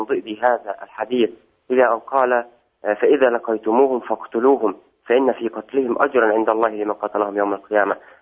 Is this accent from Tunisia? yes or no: no; Egypt; وماذا تقول فضيلتكم في هؤلاء الذين يحاولون نشر مذاهبهم الهدامة عندنا في مصر الحبيبة؟